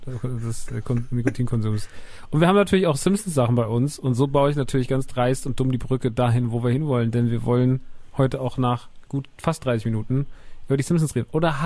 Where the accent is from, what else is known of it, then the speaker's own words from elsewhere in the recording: Rodgau, Hesse, Germany; in Rottgau, Jügsheim, meiner alten Heimat, wo ich ursprünglich herkomme, wo meine Mama immer noch wohnt.